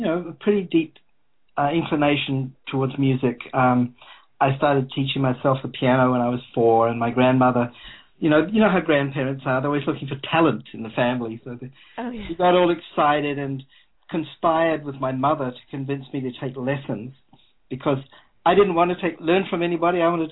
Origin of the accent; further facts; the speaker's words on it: New Zealand; I grew up in New Zealand, which a lot of people think of as a very, you know, very beautiful country, very kind of natural environment. It's got a low population